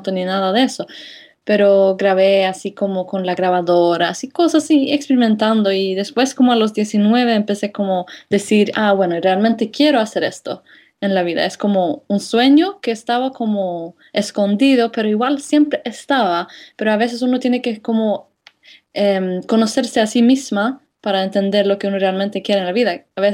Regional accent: Sweden; Spanish is a second language; soy de Suecia y yo creo que fue algo que siempre quise hacer

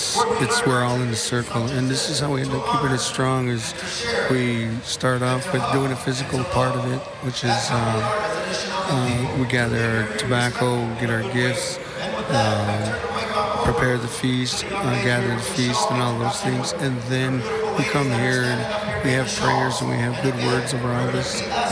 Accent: United States; as Indian people, we were given so little, so we take what we get and we make something good out of it.

